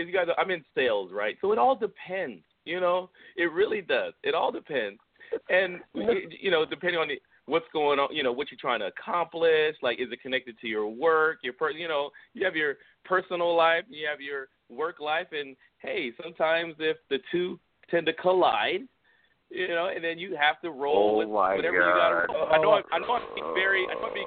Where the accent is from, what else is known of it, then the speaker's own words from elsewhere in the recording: California, United States; you guys know I'm from the Bay Area, you know, the greater Northern California Bay Area.